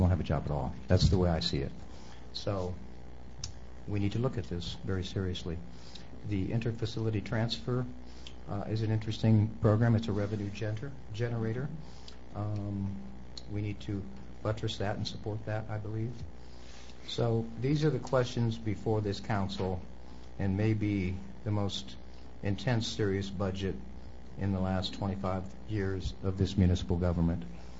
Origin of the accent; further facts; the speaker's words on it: Ohio, United States; including my hometown to a certain degree in Ohio.